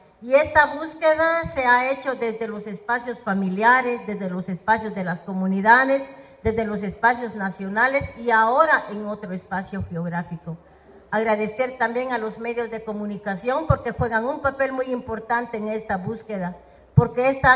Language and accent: Spanish; Guatemala; de Guatemala.